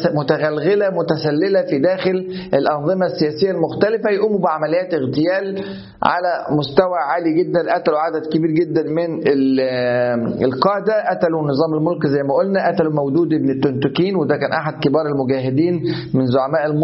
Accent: Egypt; في أسوان عندنا في مصر

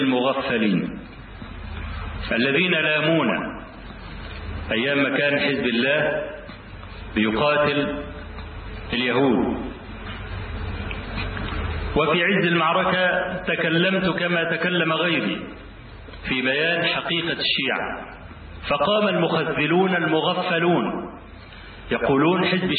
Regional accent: Egypt; شغلته ايه هنا عندنا في مصر

